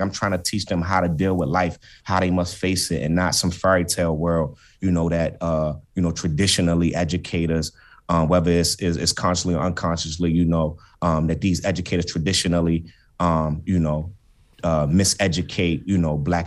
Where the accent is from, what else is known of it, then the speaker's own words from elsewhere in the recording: Baltimore, Maryland, United States; my upbringing, me growing up in East Baltimore